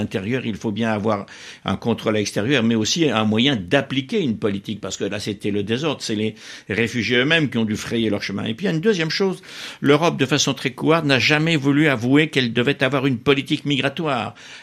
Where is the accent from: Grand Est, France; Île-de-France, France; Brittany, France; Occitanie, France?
Grand Est, France; petit Français européen que je suis depuis mon enfance, élevé dans la destruction d'un département français de l'Est à la reconquête du territoire qui s'appelle les Vosges